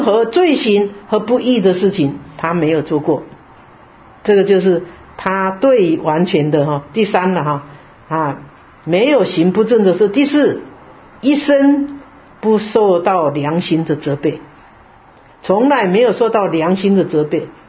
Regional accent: China; 就是就像我们中国人常常讲说神话

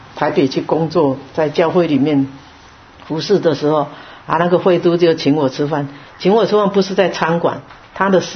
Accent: China; 有时候我经常讲，我们中国人呢、比较客气哈。

